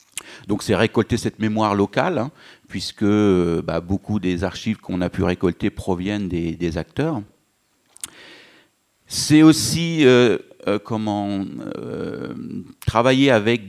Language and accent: French; Caen, Normandy, France; moi plutôt sur la basse Normandie, parce que je suis plutôt de Caen